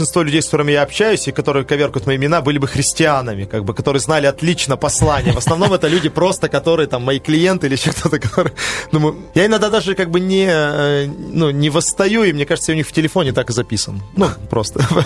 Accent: Russia; я из России.

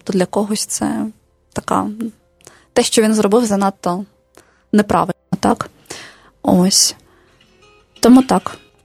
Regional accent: Ilovaisk, Donetsk Oblast, Ukraine; now in Bucha, Ukraine; Вона про моє рідне місто, про Іловайськ

